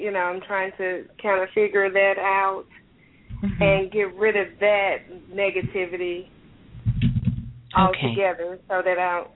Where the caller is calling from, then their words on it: Tennessee, United States; I'm calling from Tennessee.